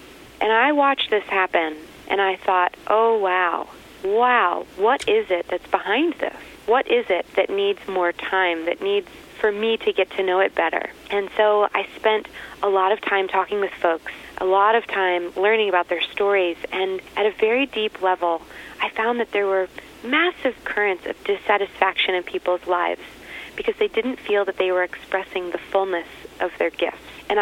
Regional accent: Texas, United States; Well, originally from Texas.

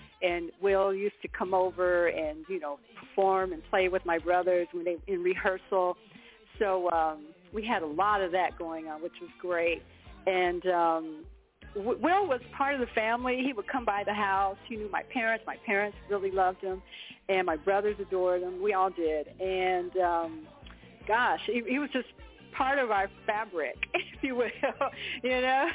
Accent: Dayton, Ohio, United States; I'm from Dayton, Ohio, as Will Shelby was.

